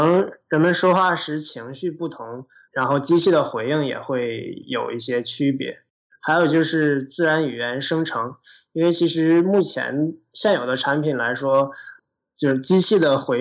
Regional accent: Northeast China, China; 我出生在东北，然后在东北长大，在东北呢就有一些很特殊的需求，比如说东北冬天特别冷，

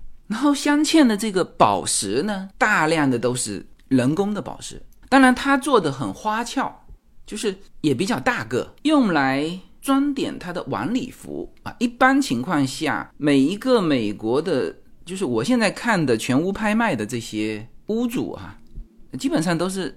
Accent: China; now in United States; 按照我们中国人的这个角度啊看过去

